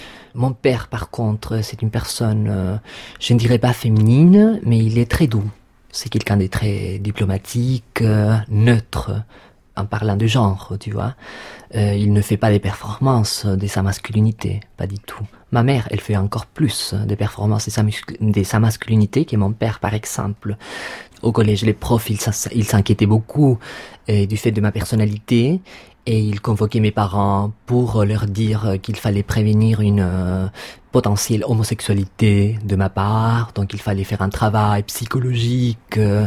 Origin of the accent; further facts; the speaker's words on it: Santiago, Santiago Metropolitan, Chile; Bon, je viens du Chili, de la capitale Santiago. J'ai grandi à Santiago du Chili.